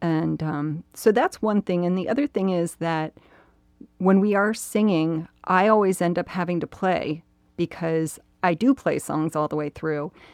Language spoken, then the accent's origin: English; Columbus, Ohio, United States; In Columbus.